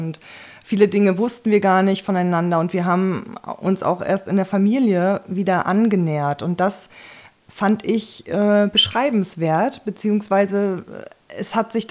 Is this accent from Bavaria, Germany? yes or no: no; Schwerin, Mecklenburg-Vorpommern, Germany; zur Welt gekommen bin ich in dem Krankenhaus, was damals schon ganz berühmt war, nämlich in Kriewitz. Und aufgewachsen bin ich in Schwerin und auf einem Dorf.